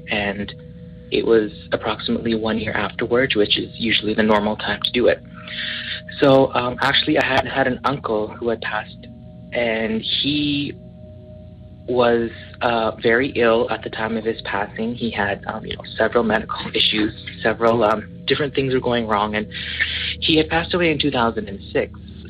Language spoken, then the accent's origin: English; Edmonton, Alberta, Canada; I'm actually from Edmonton, Alberta, Canada.